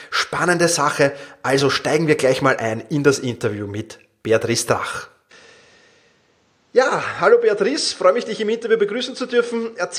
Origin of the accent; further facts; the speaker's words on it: Vienna, Austria; wir kommen beide aus Wien